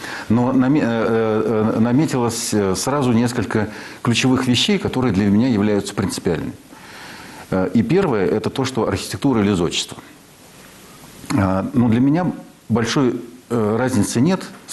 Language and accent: Russian; Moscow, Russia; Так как я москвич, то и в Когалым я поехал добровольно. После института и отслужив в армии, мне не захотелось сидеть в Москве